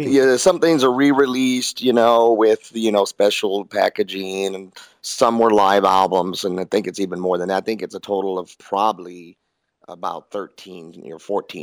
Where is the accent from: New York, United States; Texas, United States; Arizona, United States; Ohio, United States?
Texas, United States; Houston; We don't live near each other, but yeah, we're all from the Houston area.